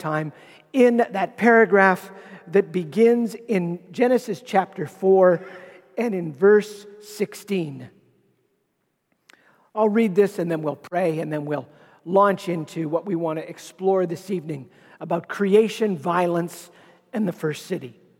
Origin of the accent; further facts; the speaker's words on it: Toronto, Ontario, Canada; I grew up here in Toronto. As I like to tell people, I'm from Toronto. I'm a Montrealer through and through.